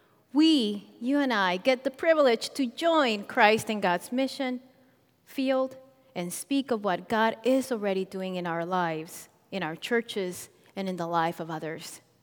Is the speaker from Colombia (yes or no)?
yes; Colombia; English is a second language; now in United States; I didn't grow up with these foods, but I love them. I grew up in Colombia, and the food there is very different.